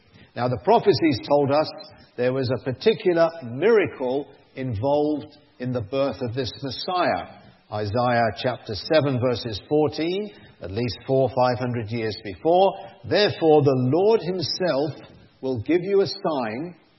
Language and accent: English; United Kingdom; now in Japan; I'm from Britain. I'm living and working in Japan.